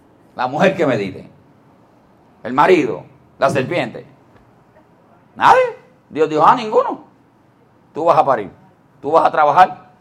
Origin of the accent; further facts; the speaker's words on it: Puerto Rico; Yo me imagino ella, déjame viajar como buen puertorriqueño. Habló tipo boricua